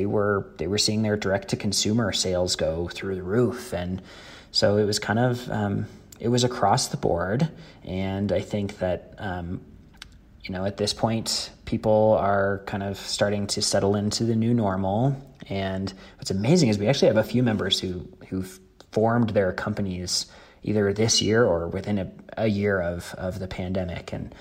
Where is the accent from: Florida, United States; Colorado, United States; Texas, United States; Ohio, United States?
Colorado, United States; Denver; I used to be on the Denver Sustainable Food Policy Council, my hometown of Denver, and we looked into it.